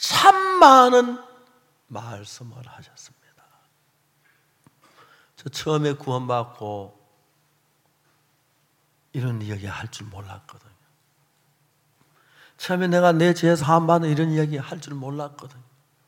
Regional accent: Seonsan, North Gyeongsang, South Korea; 대구 시내에 있는 학생들이 거의 대부분 나는 이제 선산촌에서 왔는데 우리 학교를 찾아온 분은 우리 아버지뿐이었어요.

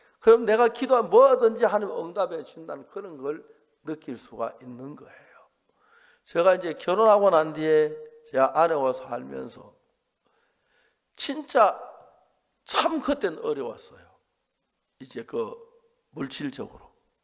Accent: Seonsan, North Gyeongsang, South Korea; 저는 대한예수교 장로에서 그 선산, 제 고향 경북 선산인 선산교회를 다녔어요.

